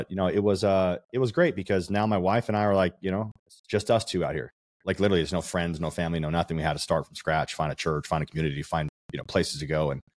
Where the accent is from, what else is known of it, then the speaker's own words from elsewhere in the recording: Las Vegas, Nevada, United States; now in Houston, United States; Vegas. Born and raised. Okay. We're both born and raised in Vegas.